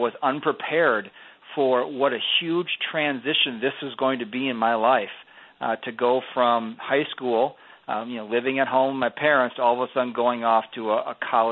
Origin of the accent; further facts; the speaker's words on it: Minnesota, United States; I grew up here in the Twin Cities and went to mostly public schools.